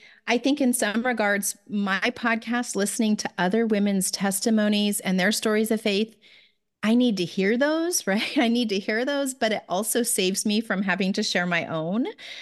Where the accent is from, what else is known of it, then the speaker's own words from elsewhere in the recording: Canada; born there; My sister was born in Washington. I was born in Canada, and my brother was born in Phoenix.